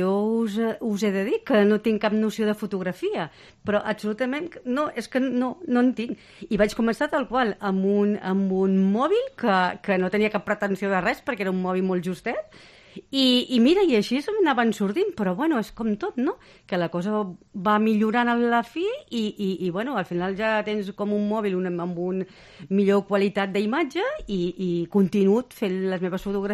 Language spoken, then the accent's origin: Catalan; La Bisbal d'Empordà, Catalonia, Spain; al meu poble, a la Bisbal d'Empordà, que soc bisbalenca, em coneixen